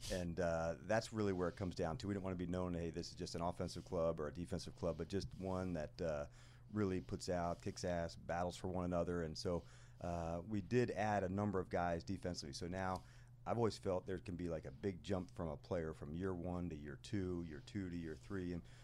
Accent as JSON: {"language": "English", "town": "Morristown", "country": "United States", "tie": "born or raised there", "said": "and like even where I grew up in Morristown, there were so many people"}